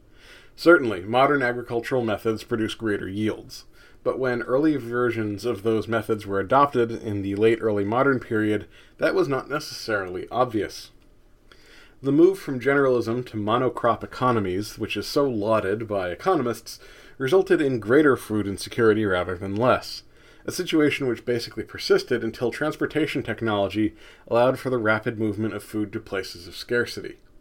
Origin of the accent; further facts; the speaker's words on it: United States; as an American with a certain weakness for red meat